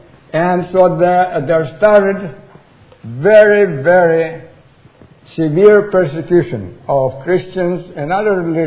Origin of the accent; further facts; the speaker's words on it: Russia; when I was growing up in Russia, I was a little communist atheist, is who I really was.